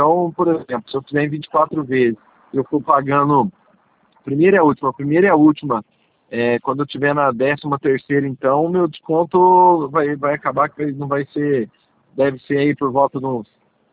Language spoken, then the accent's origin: Portuguese; São José dos Campos, São Paulo, Brazil; Eu sou de São José dos Campos, mas eu consegui esse concurso aqui em Bom Jesus